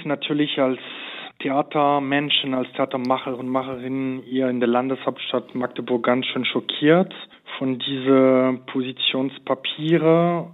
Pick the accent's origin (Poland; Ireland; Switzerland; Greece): Switzerland; also ich bin Schweizer und als Schweizer weiß ich sehr, um die deutsche Kultur zu schätzen.